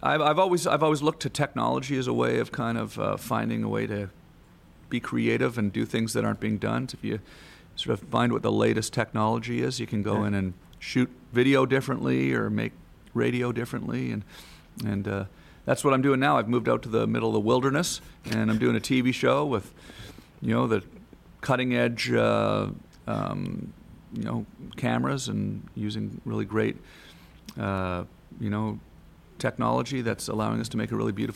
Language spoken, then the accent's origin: English; Ottawa, Ontario, Canada; also born or lived in Los Angeles; I always felt a little out of place in Los Angeles, even though I lived there for 20 years. I grew up in Canada in the city of Ottawa, and you know, you're a lot closer to nature out there.